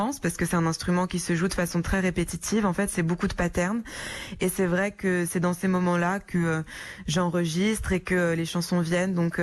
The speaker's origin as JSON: {"language": "French", "country": "Belgium", "tie": "born there", "said": "je suis née en Belgique"}